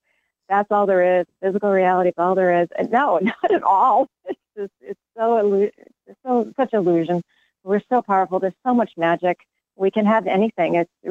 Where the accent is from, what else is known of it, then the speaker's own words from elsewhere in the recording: Ireland; Yes, and I'm Irish.